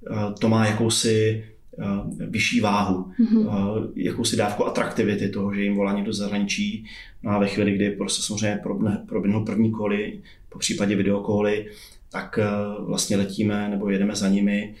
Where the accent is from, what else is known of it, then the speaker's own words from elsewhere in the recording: Brno, South Moravian Region, Czechia; S tím, že jsme vlastně Brňáci, posledních 10 let fungujeme v Brně